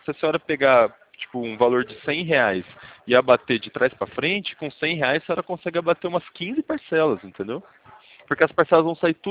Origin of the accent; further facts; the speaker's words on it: São Paulo, Brazil; eu sou de São Paulo, eu sou do interior de São Paulo.